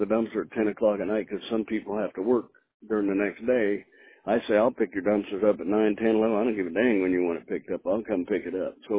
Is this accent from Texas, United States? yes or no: yes; Texas, United States; Now you can figure I'm from Texas. I'm out in Texas. And I'm a cowboy, and I got horses, cows, and all that.